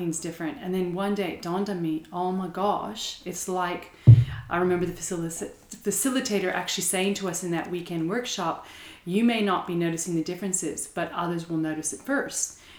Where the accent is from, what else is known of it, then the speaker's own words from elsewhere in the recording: California, United States; Sure. I grew up in California, so my background from a study standpoint was in international business.